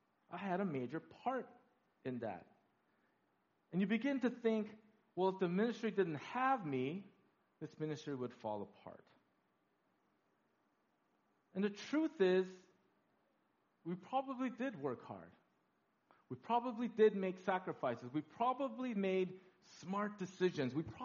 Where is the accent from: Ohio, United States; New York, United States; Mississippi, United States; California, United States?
California, United States; Now, I'm from California, movie industry, all that stuff.